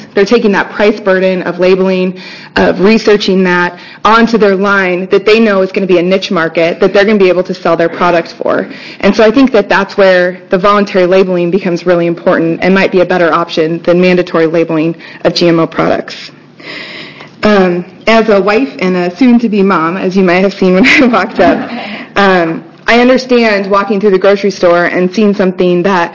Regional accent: St. Paul, Oregon, United States; You're very close. I'm from St. Paul, Oregon, and I farm 1,000 acres.

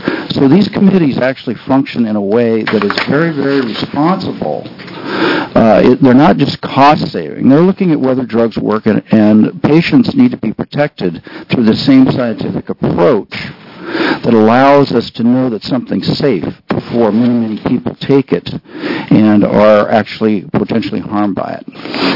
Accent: Seattle, Washington, United States; I am from Seattle. I'm a physician.

